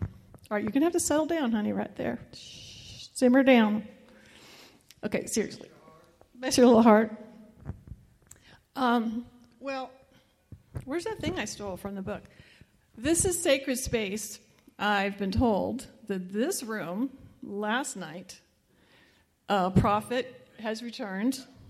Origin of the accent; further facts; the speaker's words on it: McKinney, Texas, United States; I'm from Texas. … McKinney, north of Dallas.